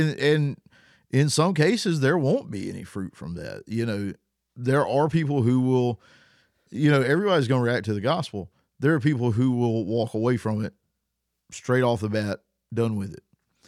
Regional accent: the South, United States; if you hear me talk, I come from the South.

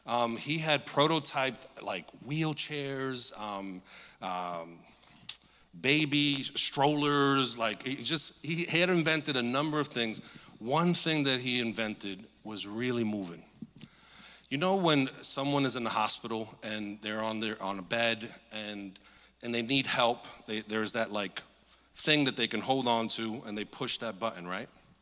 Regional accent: New York, United States; Even as a New Yorker, I'm not ashamed to admit that.

